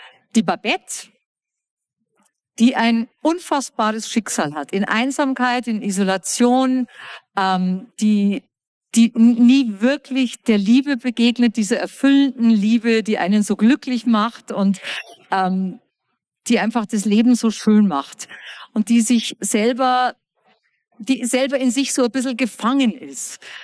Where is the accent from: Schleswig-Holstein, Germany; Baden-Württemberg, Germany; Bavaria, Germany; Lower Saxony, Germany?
Bavaria, Germany; Ganz ehrlich, ich komme aus Niederbayern.